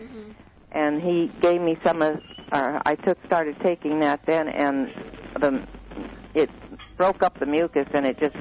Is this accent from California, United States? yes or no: yes; Cerritos, California, United States; I'm from Cerritos, California.